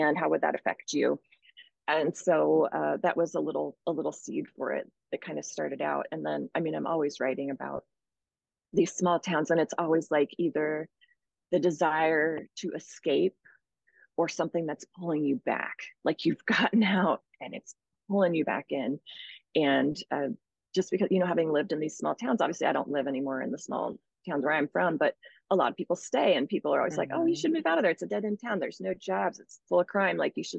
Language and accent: English; Missouri, United States; also born or lived in Midwest; I grew up in the Midwest and the Ozarks, and I moved down to a very isolated part of rural Missouri, Ozark County, down by the Arkansas border when I was young.